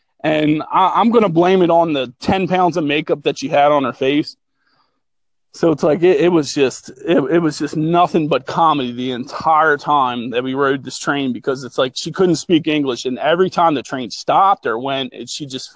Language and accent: English; Delaware, United States; I am not. I'm actually from Delaware.